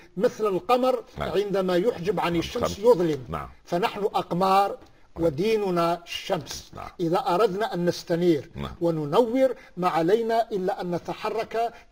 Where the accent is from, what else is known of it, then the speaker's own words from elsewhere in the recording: Algeria; عندنا في الجزائر الناس تتمذهب بالمذهب إمام مالك رضي الله عنه، إمام دار الهجرة.